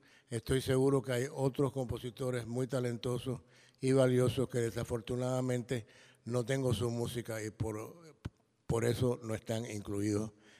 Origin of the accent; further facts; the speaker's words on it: Havana, Cuba; moved away as an adult; Y yo me fui a los 18 años de La Habana.